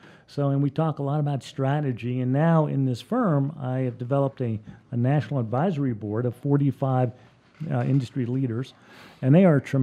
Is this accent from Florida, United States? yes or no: yes; Tampa, Florida, United States; I'm from Tampa, Florida. No way am I going to Pittsburgh.